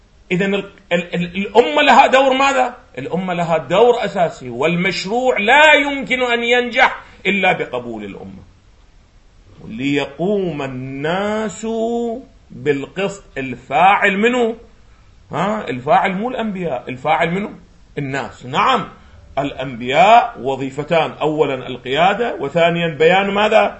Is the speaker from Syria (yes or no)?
no; Iraq; وهذا حدث عندنا في العراق